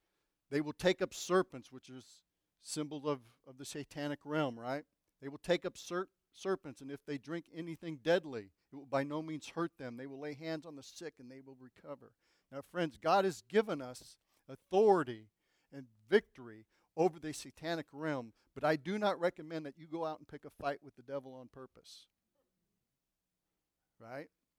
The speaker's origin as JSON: {"language": "English", "town": "Buckeye", "region": "Arizona", "country": "United States", "tie": "born or raised there", "said": "I grew up in Buckeye. You know, you get shot at, kicked, spit on, run over by a truck, and the girls in Buckeye are rough."}